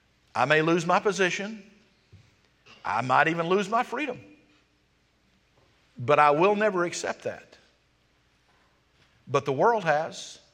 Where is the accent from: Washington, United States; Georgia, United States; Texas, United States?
Georgia, United States; Now, I was raised in South Georgia.